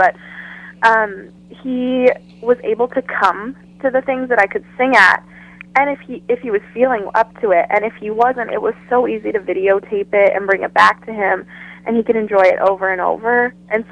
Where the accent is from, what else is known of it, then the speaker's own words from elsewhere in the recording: Langenberg, Saskatchewan, Canada; am from Saskatchewan. I'm from a small town called Langenberg, so.